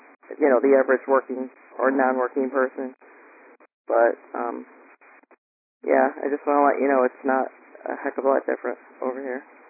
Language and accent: English; United States; now in Isle of Wight, United Kingdom; Yeah, I'm an American living on the Isle of Wight in the UK